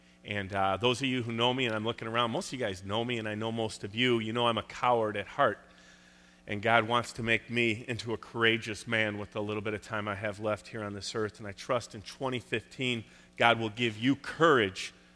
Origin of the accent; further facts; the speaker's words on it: Chicago, Illinois, United States; I'm a Bears fan. And I'm from Chicago.